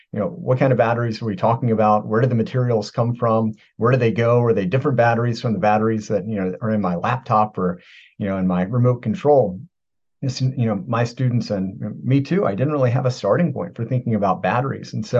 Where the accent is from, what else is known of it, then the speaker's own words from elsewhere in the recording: Virginia, United States; I am from Virginia, original.